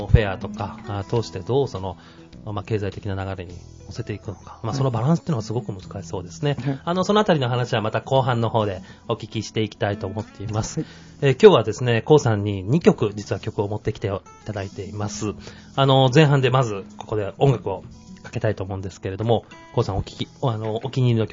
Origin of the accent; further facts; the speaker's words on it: Tokyo, Japan; 僕東京出身なんですけれども